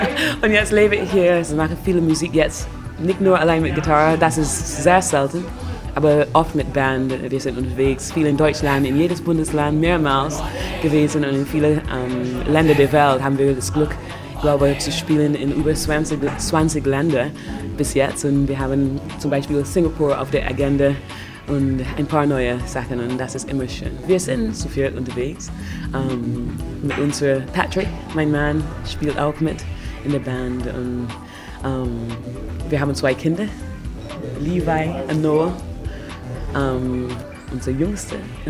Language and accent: German; Barbados; German is a second language; moved away as an adult; also born or lived in London, United Kingdom; Ich bin in London geboren, aufgewachsen in Barbados, in der Karibik, kleine Insel, und dann zurück nach London gegangen, um zu studieren.